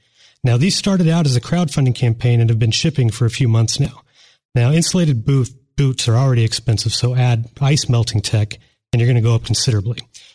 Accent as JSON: {"language": "English", "region": "Midwest", "country": "United States", "lives_now": "Phoenix, United States", "said": "When I moved to Phoenix from the Midwest, one of the things I was happy never having to worry about again was falling on the ice."}